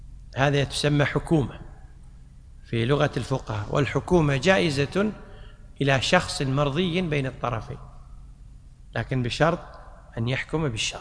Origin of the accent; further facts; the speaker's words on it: Kuwait; عندنا في الكويت مؤسسة اسمها مؤسسة، حتى في مصر.